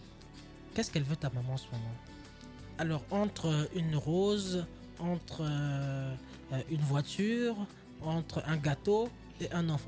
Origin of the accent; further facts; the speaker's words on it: Paris, Île-de-France, France; Je suis parisien, je reste parisien à vie.